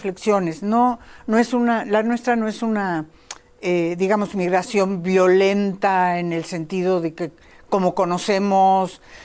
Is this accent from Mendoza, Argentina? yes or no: no; Rosario, Santa Fe, Argentina; Y Rosario, Argentina, que es de donde vengo yo.